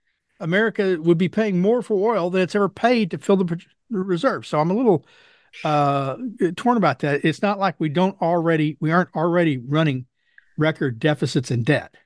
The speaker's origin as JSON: {"language": "English", "region": "Texas", "country": "United States", "said": "But as a Texan who knows that our economy here, a lot of it's built on oil and natural gas"}